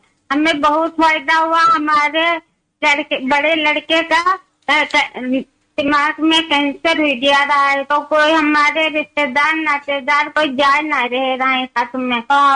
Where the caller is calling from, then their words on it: Mohammadi, Uttar Pradesh, India; जी हमारा शहर मोहम्मदी जिला लखीमपुर खीरी यूपी